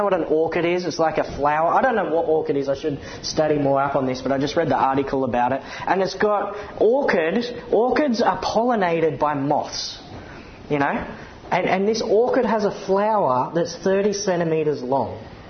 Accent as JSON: {"language": "English", "country": "Australia", "said": "I'm going to say that because I'm an Australian, so it's okay."}